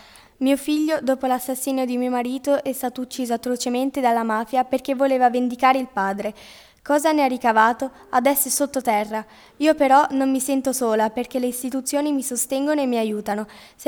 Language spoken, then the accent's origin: Italian; Palermo, Sicily, Italy; born there; sono nata a Palermo il 5 luglio del 1945.